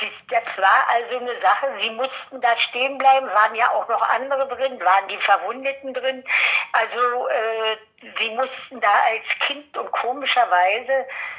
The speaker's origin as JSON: {"language": "German", "region": "Brandenburg", "country": "Germany", "tie": "born or raised there", "said": "Wir sind also dann im Spreewald groß geworden, Entschuldigung, und haben dort auch den Zusammenbruch erlebt."}